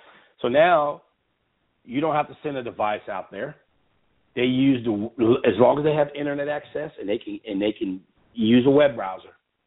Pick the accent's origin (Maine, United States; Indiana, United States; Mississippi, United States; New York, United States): Mississippi, United States; accent: Mississippi twang; if I'm not your style of a person with my country accent and my Mississippi twang, you know, don't listen to me.